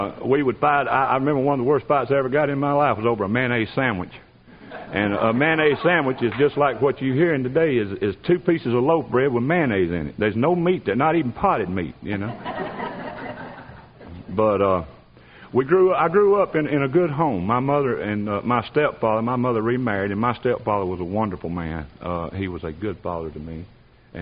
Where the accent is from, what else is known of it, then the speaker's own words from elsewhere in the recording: Georgia, United States; From that statement right there, you can tell that I was born and raised here in Georgia. I'm a dying breed. There's not too many of us left.